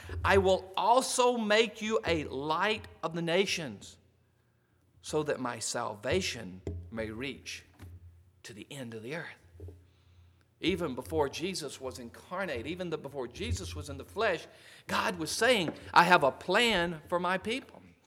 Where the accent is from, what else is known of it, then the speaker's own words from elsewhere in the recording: Alabama, United States; And I love my home state of Alabama.